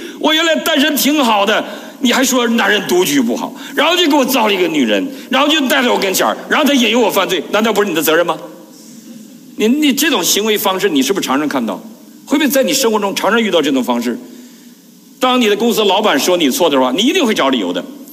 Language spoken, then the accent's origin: Chinese; Northeast China, China; 我们东北人全是汉奸，不是汉奸就亡国奴。